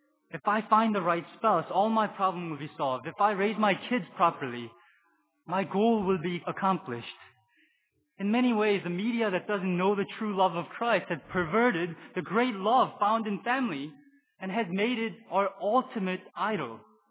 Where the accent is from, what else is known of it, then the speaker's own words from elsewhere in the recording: South Korea; I grew up in Korea watching people going to Buddhist temples and praying to the statue of Buddha.